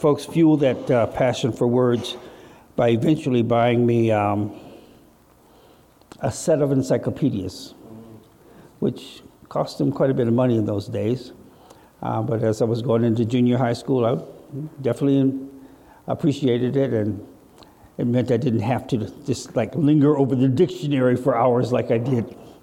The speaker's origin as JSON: {"language": "English", "town": "Flint", "region": "Michigan", "country": "United States", "tie": "born or raised there", "said": "I was born in Flint, Michigan, 1951. Raised in what was then a post-war industrial boom town."}